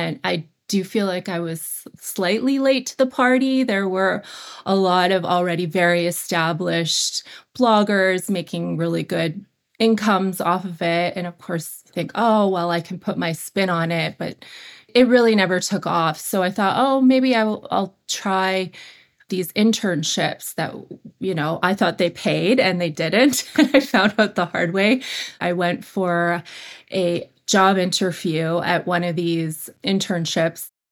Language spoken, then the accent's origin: English; Banff, Alberta, Canada; growing up in Banff, it was a small town, so there wasn't a ton of opportunity outside of maybe the sporting good industry, which is my family's business.